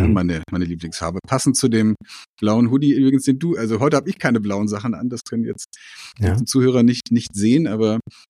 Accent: Hanover, Lower Saxony, Germany; born or raised there; also born or lived in Stuttgart / Berlin

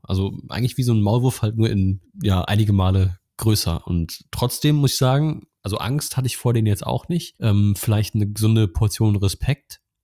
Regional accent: Germany; Da sind wir dann doch verwöhnt als Deutsche.

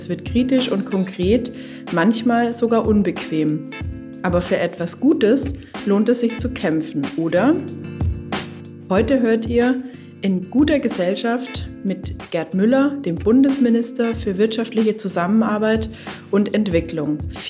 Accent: Lake Constance area, Germany; Sein Wahlkreis liegt ungefähr da, wo ich herkomme, nämlich am Bodensee.

